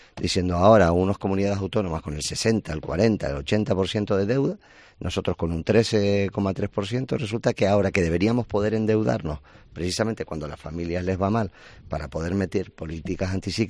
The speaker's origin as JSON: {"language": "Spanish", "region": "Canary Islands", "country": "Spain", "said": "nosotros, como pueblo canario, tenemos que reflexionar."}